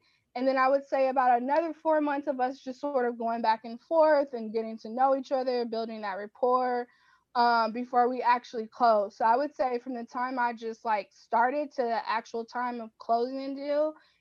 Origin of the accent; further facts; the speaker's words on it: Los Angeles, California, United States; me, young Black woman in LA, I am able to do a deal in my hometown.